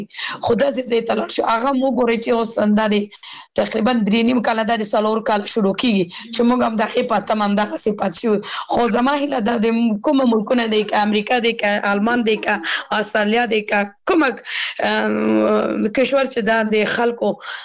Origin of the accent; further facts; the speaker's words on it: Kabul, Afghanistan; زه اوس بل ولایت کې سیګم زه خپل د کابل ولایت نه یم